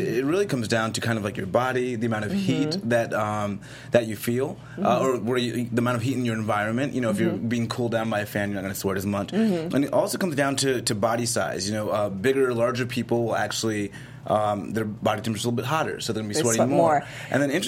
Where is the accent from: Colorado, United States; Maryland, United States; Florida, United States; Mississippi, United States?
Florida, United States; Miami; Well, not recently. I'm from Miami.